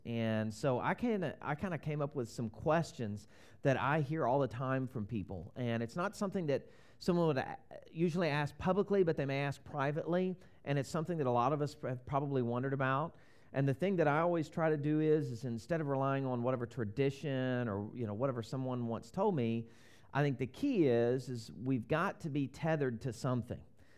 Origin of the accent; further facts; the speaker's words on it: the South, United States; accent: Southern; I'm originally from the South. If you pick up on my accent, it's probably exaggerated a little bit because I've been around all my relatives this last week.